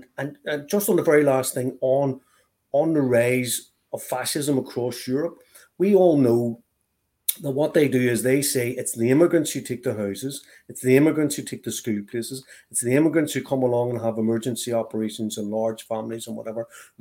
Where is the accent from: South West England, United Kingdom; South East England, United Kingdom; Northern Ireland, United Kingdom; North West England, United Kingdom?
Northern Ireland, United Kingdom; Belfast; I grew up in the Clipperville Road, North Belfast.